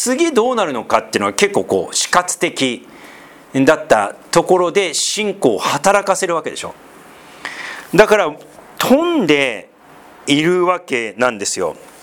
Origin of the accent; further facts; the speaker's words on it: Tohoku, Japan; 私東北出身で、東北の地震が起こってから復興活動何度も行きましたけど